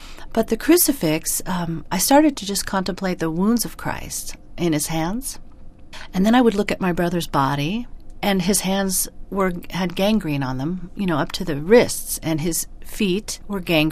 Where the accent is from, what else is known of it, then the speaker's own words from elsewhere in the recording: New York, United States; born there; also born or lived in California; I was born in New York in the United States in 1958 into a very Catholic family